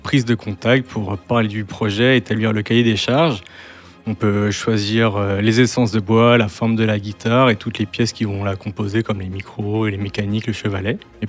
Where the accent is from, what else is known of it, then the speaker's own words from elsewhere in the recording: France; now in Switzerland; Moi, je suis français à la base, j'étais gendarme en France.